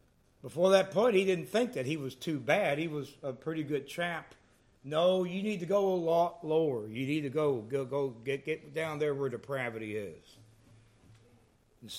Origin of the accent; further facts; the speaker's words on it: Wichita Falls, Texas, United States; Oh, for some reason I think of back when I grew up in Wichita Falls.